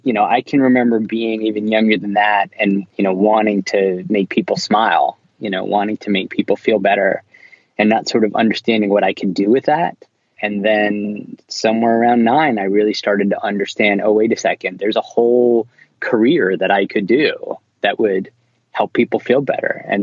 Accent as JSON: {"language": "English", "town": "Philadelphia", "region": "Pennsylvania", "country": "United States", "tie": "born there", "lives_now": "New York, United States", "said": "I was born in Philadelphia and I live in New York."}